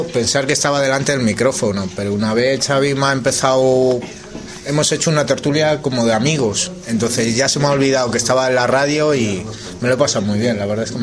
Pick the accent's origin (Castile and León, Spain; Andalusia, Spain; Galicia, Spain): Castile and León, Spain; Valladolid; Vengo de Valladolid, que yo soy de Valladolid, pero bueno.